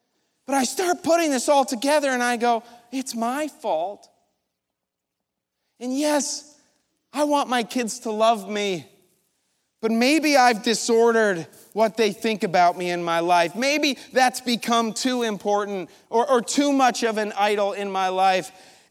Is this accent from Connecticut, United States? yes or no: no; New York, United States; And I'm a New Yorker, and so yellow means floor it, right?